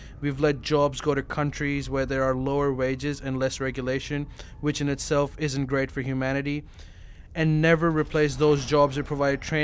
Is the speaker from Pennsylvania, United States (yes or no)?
yes; Upper Makefield, Pennsylvania, United States; I'm from Upper Makefield, Pennsylvania. I went to school in Boston, Cambridge, and spent lots of time in New York City, so that's where my bias comes from.